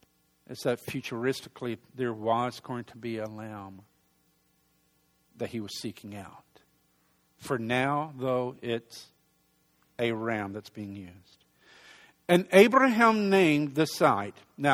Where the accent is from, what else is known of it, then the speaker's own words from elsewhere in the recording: Dallas, Texas, United States; I'm a city guy, all right? I grew up in the Dallas area. I came from the city.